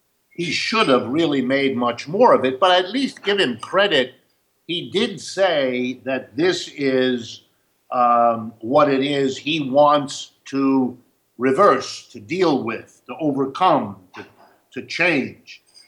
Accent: Youngstown, Ohio, United States; We have an economy full of Detroits and Clevelands and Philadelphias, my hometown, Youngstown, Ohio, and many more like it.

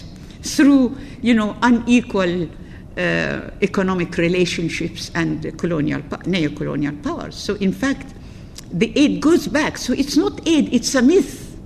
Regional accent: Egypt; English is a second language; so I am from Egypt, from North Africa. I am not from the Middle East.

